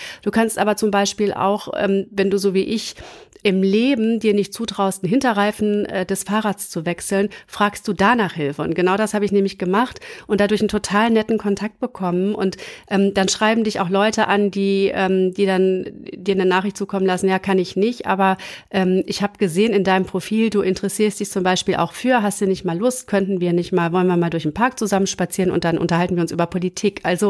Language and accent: German; Gütersloh, North Rhine-Westphalia, Germany; now in Berlin, Germany; Ich komme aus Gütersloh. Als ich da gewohnt habe, war das noch eine Kleinstadt und da kennt jeder jeden